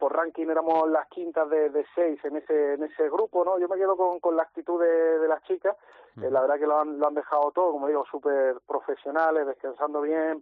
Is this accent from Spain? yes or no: yes; Granada, Andalusia, Spain; yo soy andaluz también, soy granadino